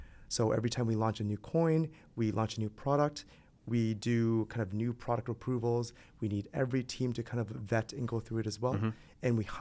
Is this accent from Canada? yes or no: yes; Canada; also born or lived in United Kingdom; So I studied in Canada. I'm from Canada originally.